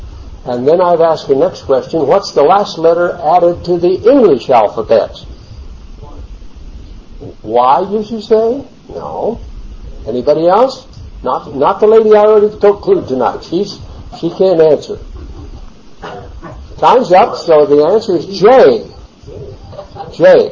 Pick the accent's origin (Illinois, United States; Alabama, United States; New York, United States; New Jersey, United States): Illinois, United States; also born or lived in Missouri; I was born in the Depression, 1932. My father, his company went bankrupt. He went back to the farm. And so, though I was born in Missouri, we went back to Illinois to survive the Depression.